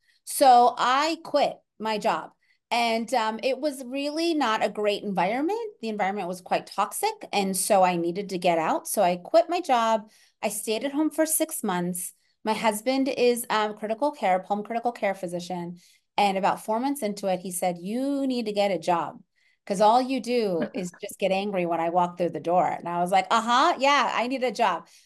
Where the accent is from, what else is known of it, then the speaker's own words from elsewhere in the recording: Orlando, Florida, United States; I grew up in Orlando, Florida. So huge DO population out there.